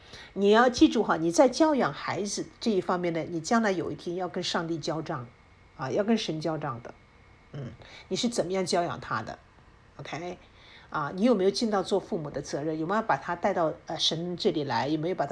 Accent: China; 这是我们在中国，我们中国人的观念里面呢，就是非常严重的一个错。

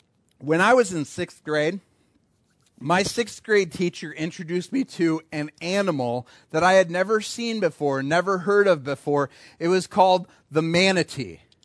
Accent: Kalamazoo, Michigan, United States; You know, I grew up over in the Kalamazoo area.

